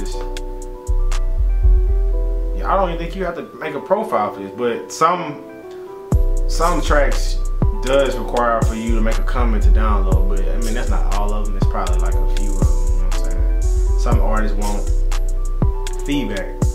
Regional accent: Louisiana, United States; Like I'm from Louisiana, so I know it's hard to get Louisiana bounce music.

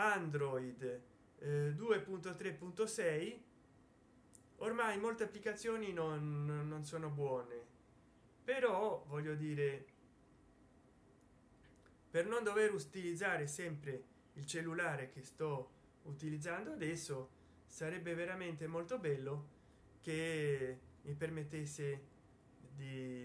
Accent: Rome, Lazio, Italy; geograficamente io mi trovo nel mezzo, sto a Roma, sono romano

